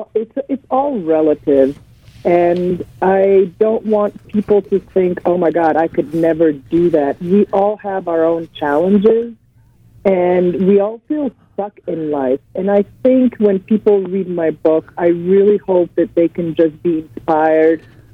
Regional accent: Slovenia; now in United States; And where I grew up was in the Julian and Karavankan Alps, right on Austrian-Italian border. Lots of lakes, lots of rivers, and also very close to the Adriatic coast.

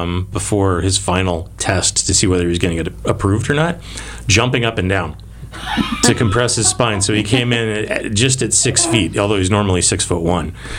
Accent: Cocoa Beach, Florida, United States; born or raised there

